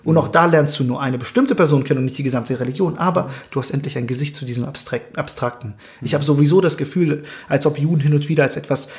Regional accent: Berlin, Germany; Denn ich bin in Berlin aufgewachsen, ich bin wie du und ich, und selbst wenn ich ein Stück Stoff jetzt auf dem Kopf trage

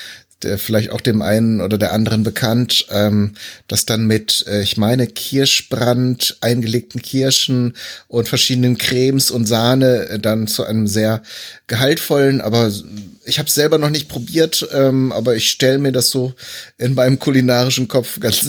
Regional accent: North Rhine-Westphalia, Germany; born there; Ich bin ja eigentlich auch gebürtiger Westfale

